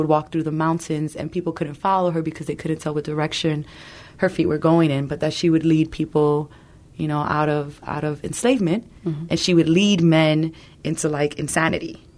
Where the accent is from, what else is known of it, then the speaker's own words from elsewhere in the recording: New York City, New York, United States; I grew up in New York City where, like, I grew up seeing folks addicted to crack cocaine